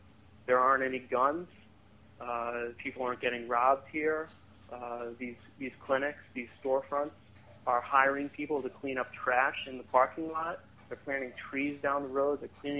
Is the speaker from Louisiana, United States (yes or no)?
no; Rhode Island, United States; My personal perspective, as I mentioned before, I'm from Rhode Island, and I was involved in an effort to pass a medical marijuana bill there.